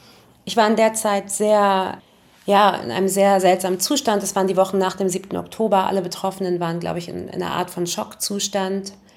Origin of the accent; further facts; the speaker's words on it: Germany; Ich bin als Halbpalästinenserin in Deutschland aufgewachsen. Ich bin sehr deutsch sozialisiert.